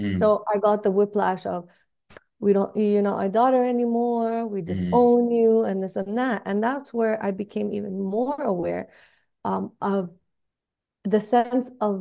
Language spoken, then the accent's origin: English; Canada; I was raised in Canada, but my family had me wear the head scarf when I was 8 years old.